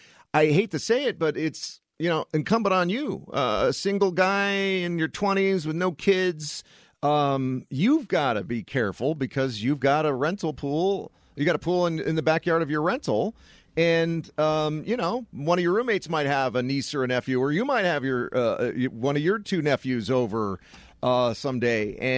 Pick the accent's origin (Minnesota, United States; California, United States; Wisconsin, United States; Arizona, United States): Arizona, United States; there's 2 or 3 times more people in the Valley than there was when you and I were growing up in Arizona